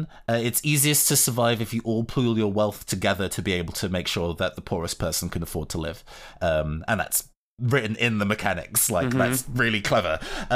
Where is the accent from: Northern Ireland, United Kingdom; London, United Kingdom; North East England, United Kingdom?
London, United Kingdom; now in Manchester, United Kingdom; I'm based in London, or I grew up in London. And 5 years ago, I moved up to Manchester to work in broadcasting.